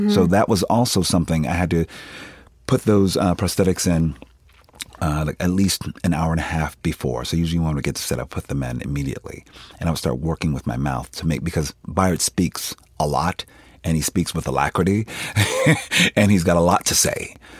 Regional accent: Philadelphia, Pennsylvania, United States; this guy's from Westchester, Pennsylvania. I'm from Philadelphia. We don't sound like that.

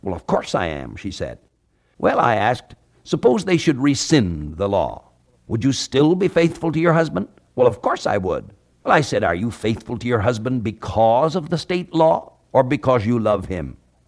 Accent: California, United States; there was not even 1 mile of paved road in my home state of California.

